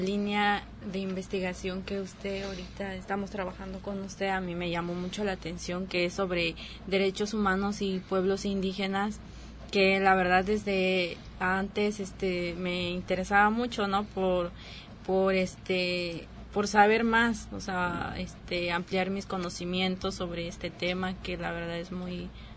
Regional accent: Guerrero, Mexico; vengo del estado de Guerrero.

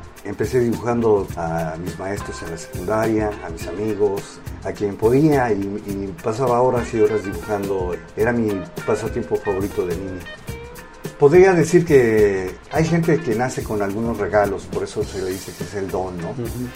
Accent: Michoacán, Mexico; now in Mexico City, Mexico; Sí, soy un híbrido michoacano plantado en una chinampa

